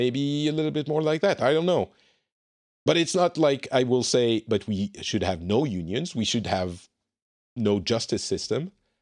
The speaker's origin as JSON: {"language": "English", "country": "France", "said": "You know I'm from France."}